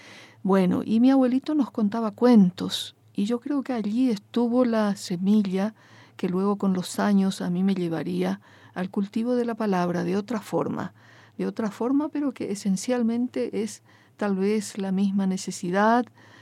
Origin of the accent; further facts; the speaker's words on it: Paraguay; first language Guarani; Spanish is a second language; paraguaya, campesina. Crecí con mis abuelitos, que eran dos modestísimos agricultores de la campiña paraguaya, donde todo transcurría en guaraní. Mi lengua materna es el guaraní.